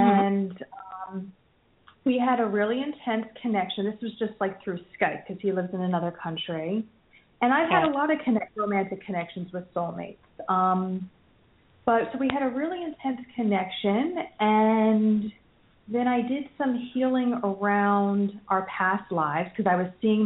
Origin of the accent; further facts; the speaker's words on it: New Jersey, United States; I'm from New Jersey.